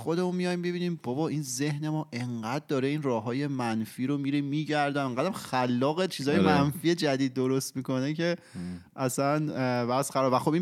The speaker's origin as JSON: {"language": "Persian", "country": "Iran", "tie": "born or raised there", "said": "ماهایی که توی ایران بزرگ شدیم"}